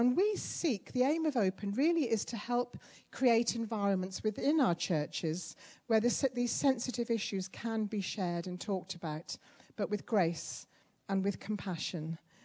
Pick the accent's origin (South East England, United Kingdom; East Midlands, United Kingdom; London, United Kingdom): East Midlands, United Kingdom; I'm actually from Lincolnshire, from a small, sleepy village in Lincolnshire, just 30 miles south of this beautiful city of Lincoln.